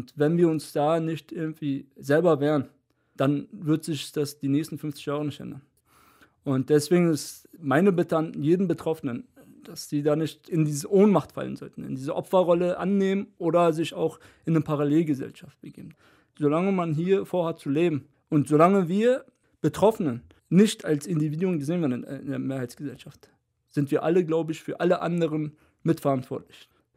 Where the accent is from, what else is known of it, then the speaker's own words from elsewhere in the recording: Berlin, Germany; born there; Ich bin in Berlin geboren. Ich lebe seit 35 Jahren in Berlin und ich will weitere 35 Jahre in Berlin leben.